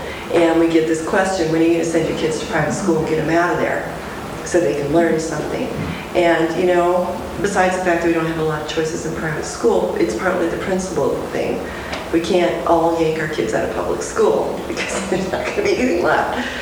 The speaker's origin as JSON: {"language": "English", "town": "Fremont", "region": "Oregon", "country": "United States", "said": "I'm from Fremont, Oregon, and I'm the one that's also the parent of three kids."}